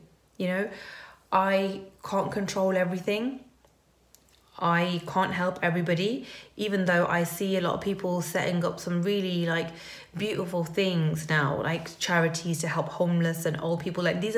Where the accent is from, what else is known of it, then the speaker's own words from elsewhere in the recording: India; It's you know, I'm Indian, and it's very important part of Indian history, and they're not going to be taught that at school.